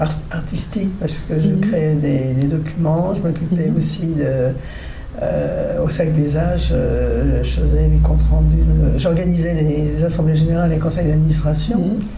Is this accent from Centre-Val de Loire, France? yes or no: yes; Orléans, Centre-Val de Loire, France; also born or lived in Paris; moi je suis native d'Orléans.